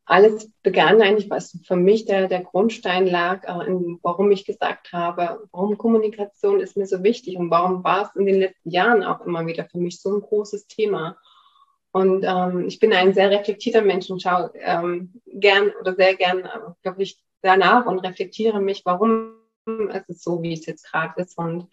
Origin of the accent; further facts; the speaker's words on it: Germany; Ich bin in der DDR aufgewachsen